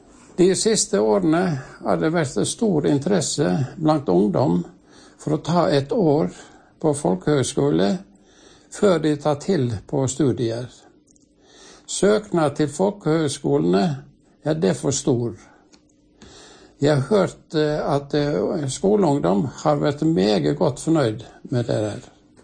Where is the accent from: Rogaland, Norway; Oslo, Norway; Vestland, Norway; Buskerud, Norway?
Vestland, Norway; Hafslo; Jeg er fra Indre Hafslo